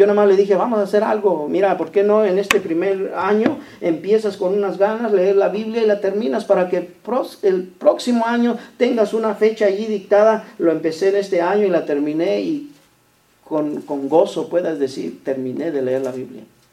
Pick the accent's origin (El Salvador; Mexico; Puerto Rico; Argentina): Mexico; Michoacán; Michoacán por computadora. Y me meto y me llevo casi una hora siguiendo el camino, el mapa, y llego a mi pueblo. Presumiéndole a mis hijos, miren, aquí fue donde nací, aquí fue donde, aquí, mira, aquí cuidaba las borregas